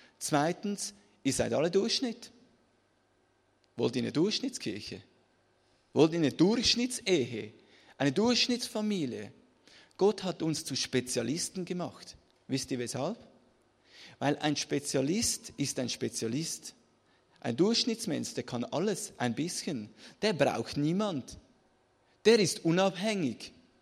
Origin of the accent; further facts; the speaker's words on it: Switzerland; Bei uns in der Schweiz, da müssen wir Französisch lernen.